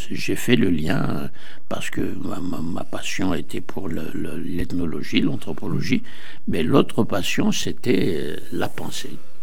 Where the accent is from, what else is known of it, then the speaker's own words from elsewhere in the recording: Algeria; Après l'université, c'est Oran. Oui, je suis algérien, vraiment algérien. C'est là que j'ai appris mes premiers linéaments d'arabe, de langue arabe, mais l'arabe de rue.